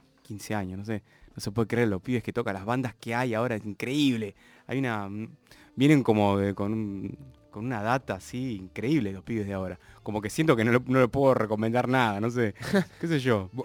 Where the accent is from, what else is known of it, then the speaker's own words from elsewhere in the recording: Buenos Aires, Argentina; born there; Yo nací acá en Buenos Aires, sí, en la maternidad Sarda de Parque Patricio, en el año 79.